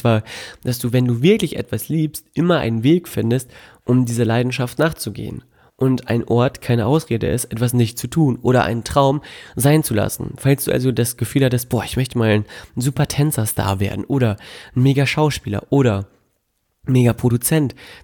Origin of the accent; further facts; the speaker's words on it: Melle, Lower Saxony, Germany; kannte das so aus meinem Heimatdorf Melle, dass man sich freundlich grüßt und es einfach nette Gesichter gibt